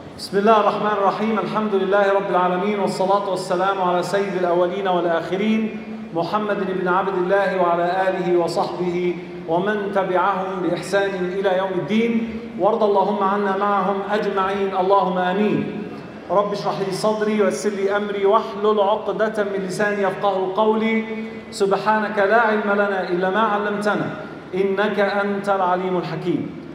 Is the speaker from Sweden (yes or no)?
no; Egypt; I am originally from Egypt, yeah?